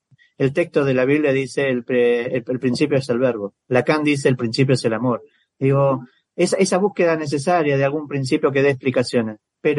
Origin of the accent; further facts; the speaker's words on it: Argentina; now in Brazil; Yo me siento argentino y hoy en día totalmente brasilero.